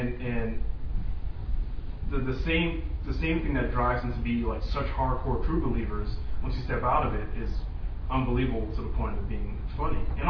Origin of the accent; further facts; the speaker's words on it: Brooklyn, New York, United States; I grew up in Borough Park in Brooklyn, almost Hasidim, and the things that you hear about the way they practice their faith.